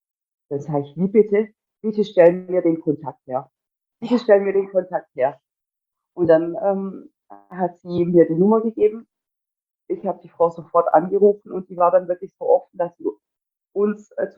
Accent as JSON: {"language": "German", "country": "Turkey", "said": "ursprünglich kommen wir ja aus der Türkei beide."}